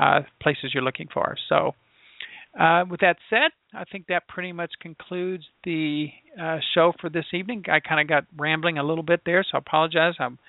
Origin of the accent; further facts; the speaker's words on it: Indiana, United States; Again, I'm from Indiana, so I didn't, wasn't part of the vote.